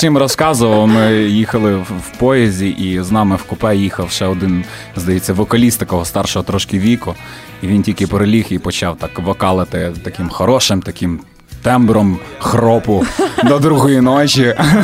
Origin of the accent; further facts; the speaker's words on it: Lviv, Lviv Oblast, Ukraine; Так, ми з Лемберга.